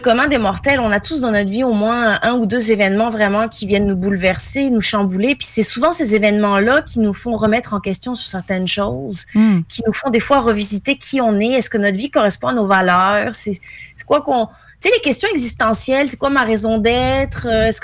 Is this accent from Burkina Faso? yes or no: no; Provence-Alpes-Côte d'Azur, France; now in Canada; quand je suis arrivée au Québec, on s'entend, moi, je viens de la Côte d'Azur